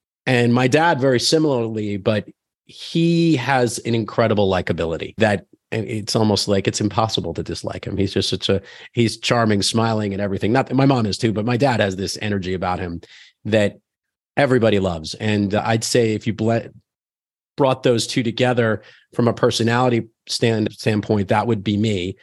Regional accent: Rockaway Beach, New York, United States; My basketball court growing up in Rockaway Beach was on the corner of an intersection

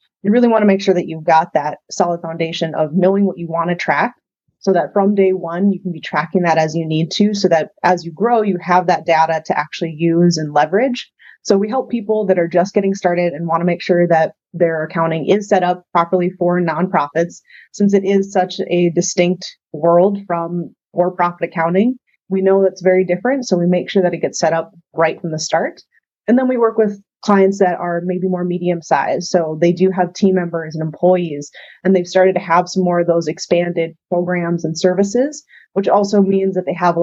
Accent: Fargo, North Dakota, United States; So I am from the Fargo, North Dakota area, and I live here.

